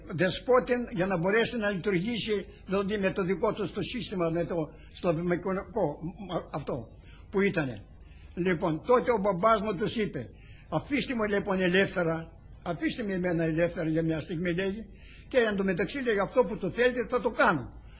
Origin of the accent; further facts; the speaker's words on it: Neochorouda, Central Macedonia, Greece; born there; Εγώ μένω σε, γεννήθηκα σε Νεοχωρούδα το 1891. Λοιπόν, τότε ο πατέρας μου ήταν ιερεύς.